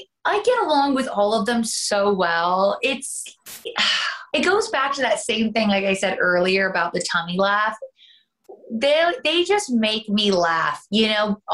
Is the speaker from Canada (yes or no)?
yes; Canada; accent: Canadian; Dawn loves to bust me because my Canadian accent will come out.